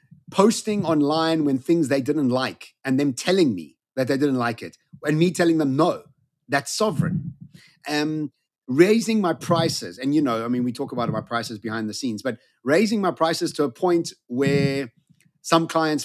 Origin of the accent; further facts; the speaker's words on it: South Africa; I was in, as a South African, to get an American agent to look after you was the most amazing feeling.